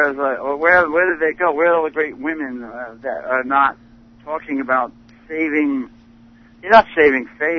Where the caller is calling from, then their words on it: Madison, Wisconsin, United States; Yeah, I'm calling from Ground Zero in Wisconsin here with Madison.